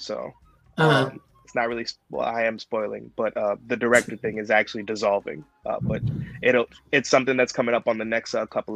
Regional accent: Brooklyn, New York, United States; I am from Brooklyn, New York.

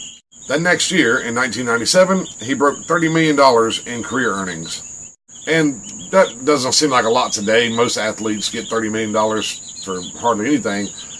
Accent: the South, United States; And yes, I'm from the South, and the majority of my high school are NASCAR fans.

